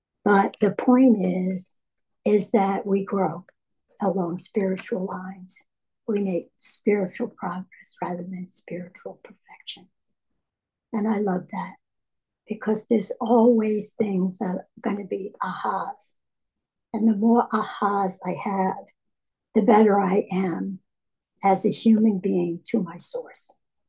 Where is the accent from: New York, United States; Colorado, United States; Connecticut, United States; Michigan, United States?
New York, United States; I grew up in New York and in a couple of, I'd say a medium to upper middle class Jewish community.